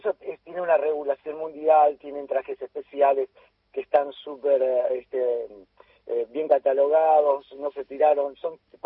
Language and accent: Spanish; Argentina; Y confundimos este temita que, como buenos argentinos, de la viveza criolla